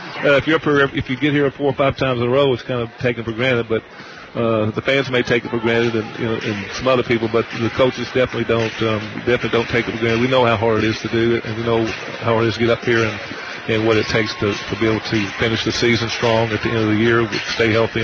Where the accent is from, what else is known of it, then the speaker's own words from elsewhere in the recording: Henderson County, Kentucky, United States; I grew up in Henderson County. I graduated from the University of Kentucky, right? But yeah, I grew up in Henderson County, lived there all my life.